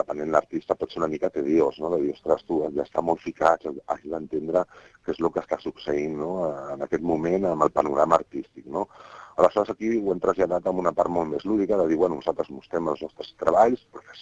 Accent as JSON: {"language": "Catalan", "region": "Catalonia", "country": "Spain", "said": "som d'aquí a prop, som bàsicament del Maresme"}